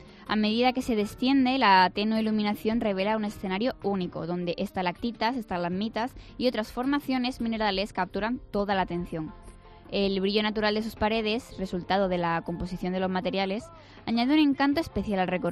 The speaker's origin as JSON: {"language": "Spanish", "region": "Andalusia", "country": "Spain", "said": "Y yo, como buena andaluza que soy, no podía ser menos."}